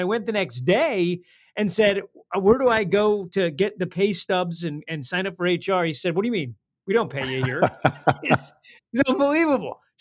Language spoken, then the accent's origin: English; Detroit, Michigan, United States; Because I grew up in Detroit.